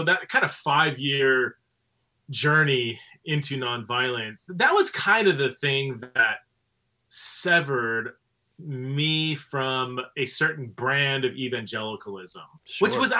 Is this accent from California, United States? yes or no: yes; Fresno, California, United States; also born or lived in Scotland / Ohio; So I grew up, born and raised in California, spent most of my, born in Southern California, grew up in Fresno, California, which is the armpit of California